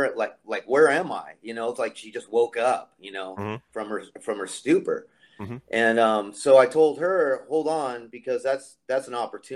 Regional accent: California, United States; moved away; I'm a transplant from California, Bay Area, land of fruit flakes and nuts

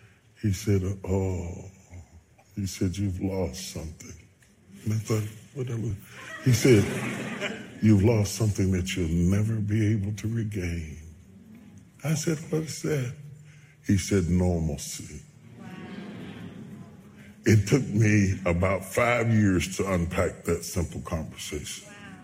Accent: West Virginia, United States; I'm a country boy. I'm from West Virginia.

